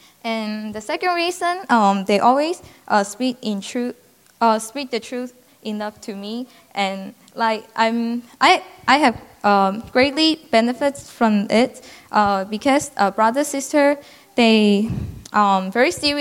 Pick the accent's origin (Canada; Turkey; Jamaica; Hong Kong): Hong Kong; English is a second language; now in United States; I'm from Hong Kong. I'm a senior student in agriculture study major in Iowa State University.